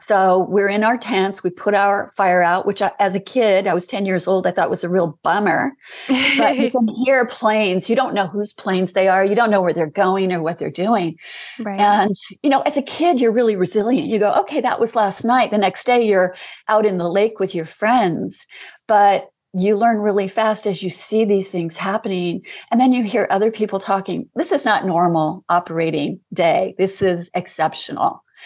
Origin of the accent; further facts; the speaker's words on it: Turkey; We experienced a lot of weird things growing up in Turkey.